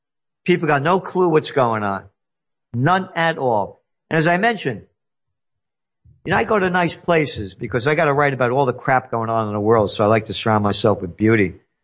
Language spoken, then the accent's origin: English; United States; I'm an American. I am a patriot.